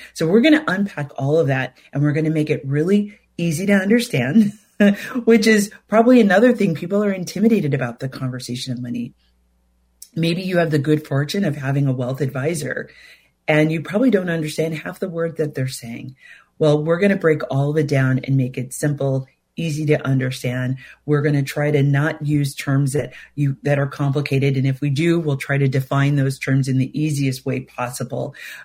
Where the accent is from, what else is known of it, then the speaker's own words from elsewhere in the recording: Hollywood, California, United States; I'm originally from Hollywood, California. Yes, the actual Hollywood. It's a place. People live there. People grew up there. And that's where I'm from. I grew up poor.